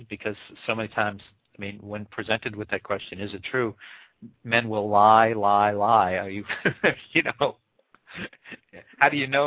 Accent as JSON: {"language": "English", "town": "New Brunswick", "region": "New Jersey", "country": "United States", "tie": "born or raised there", "said": "I remember I grew up in the Central Jersey area, New Brunswick, North Brunswick area, where Johnson & Johnson's headquartered."}